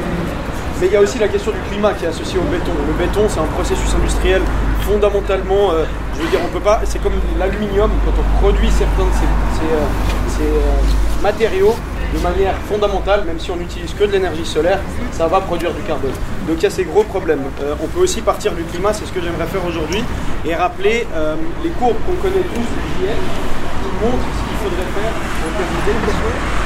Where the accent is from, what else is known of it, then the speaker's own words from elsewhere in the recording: Lausanne, Vaud, Switzerland; j'ai 28 ans, je suis de Lausanne